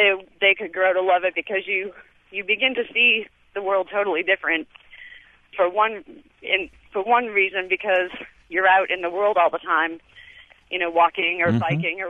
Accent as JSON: {"language": "English", "town": "Boston", "region": "Massachusetts", "country": "United States", "lives_now": "Nashville, United States", "said": "I just decided I'm from the Boston area originally, which has the best subway system in the country, and the original subway system in the country. And here in Nashville, the public transportation is really not very good at all."}